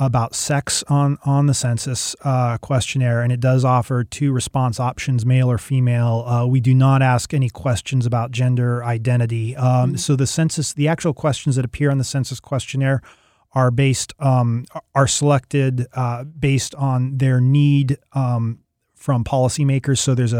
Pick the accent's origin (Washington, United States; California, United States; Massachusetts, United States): Washington, United States; Seattle; Well, I'm from the Seattle area originally.